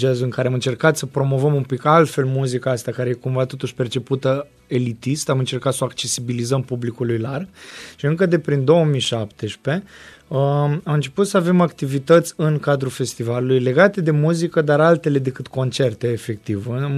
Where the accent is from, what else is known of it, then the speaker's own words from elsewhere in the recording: Moldavia, Romania; accent: Moldavian; Și am prins accentul ăsta de regiune, de regiunea Moldova. Și la Cluj toată lumea îmi zice, măi, tu ai accent de moldovean.